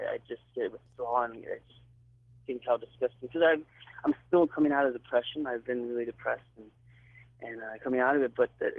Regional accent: New York, United States; born there; I was born in New York in 1986. I'm actually 33

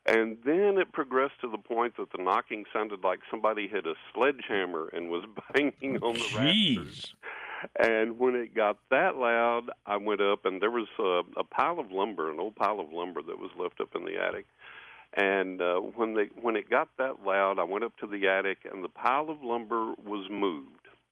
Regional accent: Texas, United States; I moved up there from Texas, from West Texas, where I'm from, grew up.

